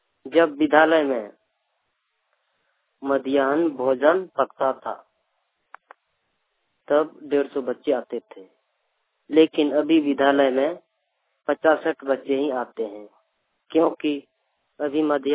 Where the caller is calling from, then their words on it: Bokaro, Jharkhand, India; टोला rally बेड़ा post पे थाना नवाडी जिला बोकारो झारखंड से बोल रहा हूँ।